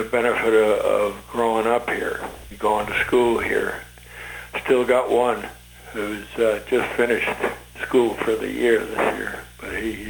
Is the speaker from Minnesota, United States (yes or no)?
no; Brownsville, Texas, United States; so much of the climate and the foliage reminded me of where I grew up down in Brownsville, Texas.